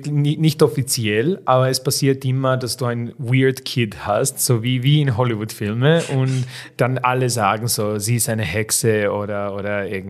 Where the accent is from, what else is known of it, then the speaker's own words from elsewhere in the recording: Belgrade, Serbia; German is a second language; ich komme aus Belgrad. So, I don't know, in Belgrad ist schon ein bisschen anders.